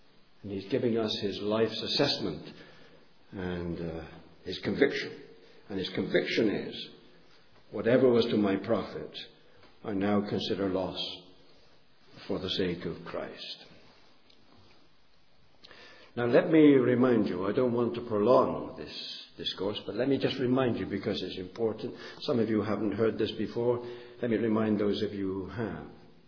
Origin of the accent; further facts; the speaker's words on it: England, United Kingdom; I mean, I'm English, I talk in an English way.